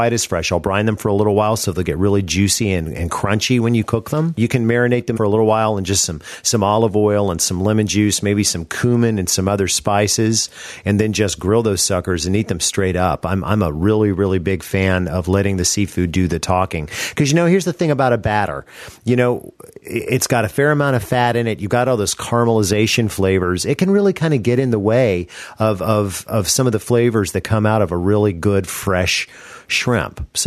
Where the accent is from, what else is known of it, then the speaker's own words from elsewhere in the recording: California, United States; born there; I was born in California, and that was a big thing out there.